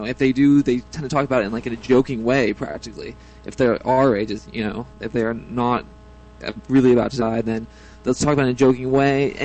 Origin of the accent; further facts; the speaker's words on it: San Francisco, California, United States; I grew up in San Francisco, and I have a lot of social liberal views